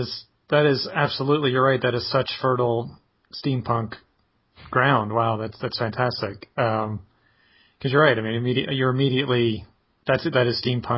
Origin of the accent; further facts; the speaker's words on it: East Coast, United States; because I grew up in the East Coast.